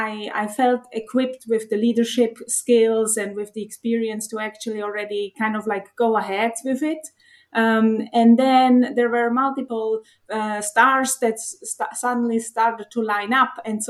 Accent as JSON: {"language": "English", "country": "Switzerland", "second_language": "English", "said": "So I am originally from Switzerland, where I studied economics."}